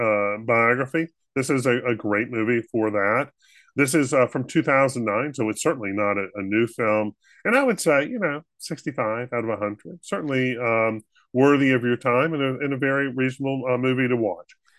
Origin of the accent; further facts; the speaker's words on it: United States; I'm an American, Steve.